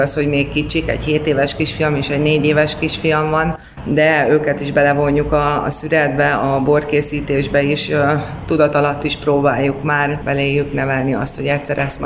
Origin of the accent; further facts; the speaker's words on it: Hajós, Bács-Kiskun, Hungary; én ebben nőttem itt bele a Pincefaluba. Ugye ide születtünk hajósra mindketten a férjemmel.